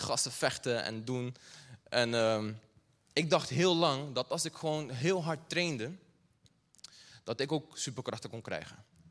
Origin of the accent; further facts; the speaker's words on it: Brazil; toen ik jonger was en ik ben opgegroeid in Brazilië.